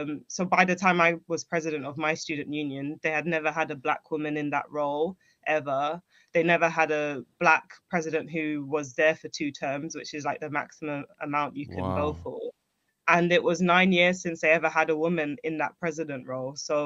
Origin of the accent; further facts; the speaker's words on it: Hackney, London, United Kingdom; also born or lived in Walthamstow; I was born in Hackney, very diverse place.